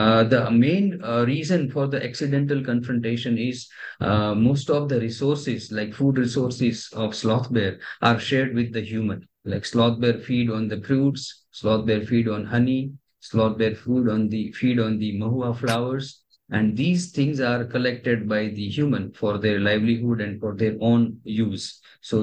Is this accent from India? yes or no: yes; India; English is a second language; if we don't do anything from India as an Indian citizen or as an Indian scientist, then It is possible that world will never know many things about sloth bear